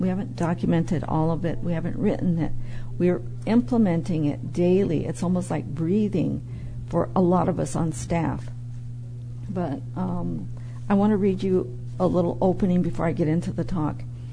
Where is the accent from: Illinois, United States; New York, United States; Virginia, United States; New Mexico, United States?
New Mexico, United States; Santo Domingo Pueblo; I'm from Santo Domingo Pueblo in New Mexico. I'm a member of the Santo Domingo Pueblo, and I also live at Santo Domingo